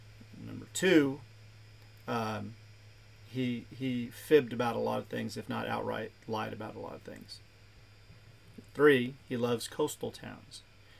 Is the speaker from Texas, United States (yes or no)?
yes; Rockport, Texas, United States; There's a murder in my hometown of Rockport, Texas.